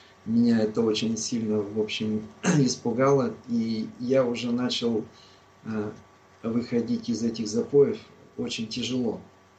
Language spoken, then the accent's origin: Russian; Chaykovsky, Perm Krai, Russia; Как выяснилось, что я из Пермского края, город, ну, город Чайковский, Россия.